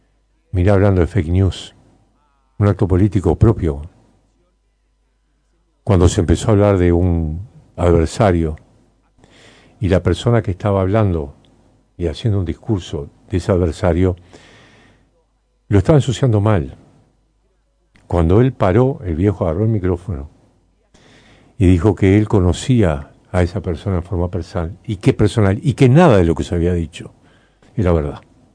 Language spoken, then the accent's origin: Spanish; Uruguay; como profundamente uruguaya.